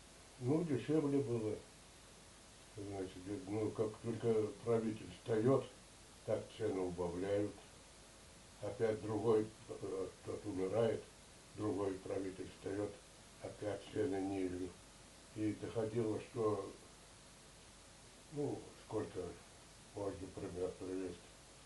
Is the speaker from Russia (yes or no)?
yes; Antonovka, Russia; born there; На Антоновском Руднике. Знаете Антоновский Рудник?